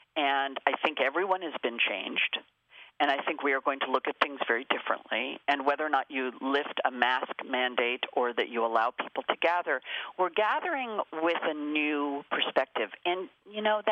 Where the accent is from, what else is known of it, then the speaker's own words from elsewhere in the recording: Los Angeles, California, United States; I am born and raised in Los Angeles, so it has been